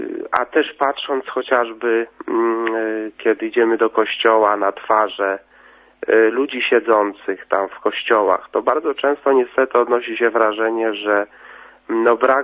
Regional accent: Masovian Voivodeship, Poland; A na początku chciałem powiedzieć, że wychowałem się w Czasnyszu w ogóle.

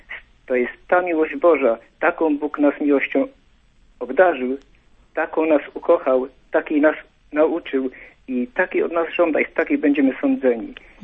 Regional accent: Łowicz, Łódź Voivodeship, Poland; jestem z Łowicza.

